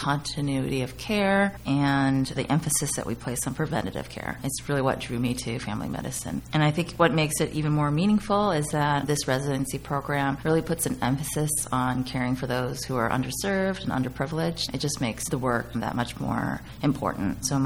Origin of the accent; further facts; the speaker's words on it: Buffalo, New York, United States; I grew up in Buffalo, New York. Went to med school at SUNY Upstate in Syracuse.